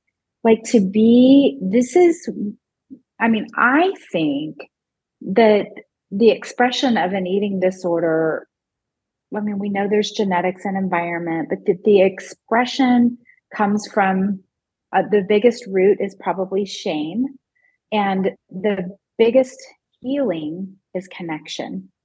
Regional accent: Midwest, United States; born there; So I was born in the Midwest, but my parents and my older siblings were from Massachusetts.

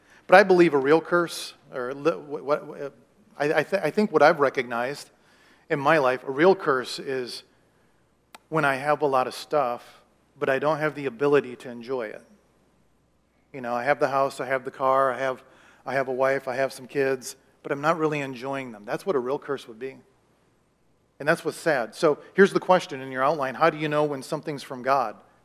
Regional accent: Iowa, United States; You know, I was naive. I'm from Iowa.

